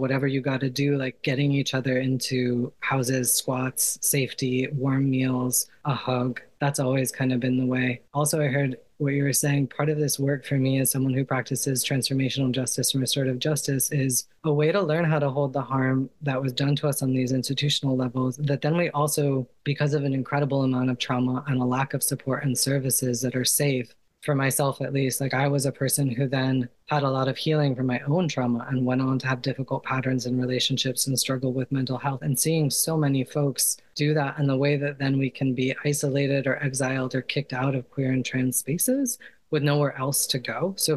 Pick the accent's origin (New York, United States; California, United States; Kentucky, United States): New York, United States; New York City; But I think of growing up in New York City and the first group I joined was ACT UP.